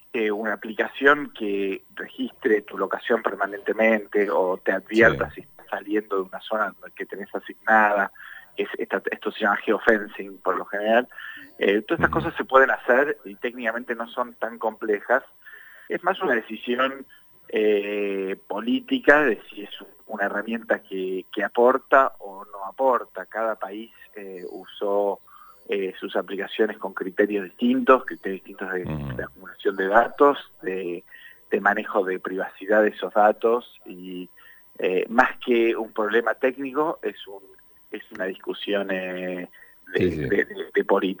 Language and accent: Spanish; Argentina